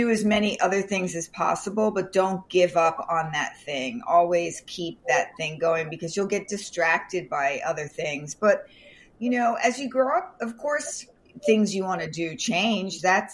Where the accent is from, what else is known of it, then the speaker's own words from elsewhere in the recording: Staten Island, New York, United States; born there; now in Los Angeles, United States; I was born in Staten Island, New York.